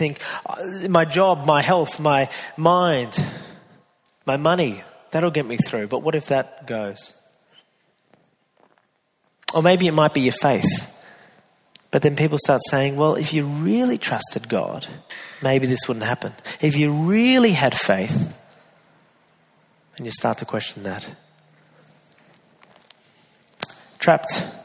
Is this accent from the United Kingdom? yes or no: yes; United Kingdom; You know, I don't cry that, I'm British.